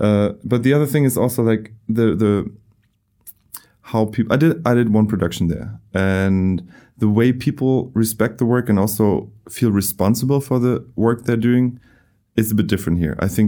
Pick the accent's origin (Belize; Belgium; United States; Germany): Germany; English is a second language; I come from Germany. Things run in a certain way here.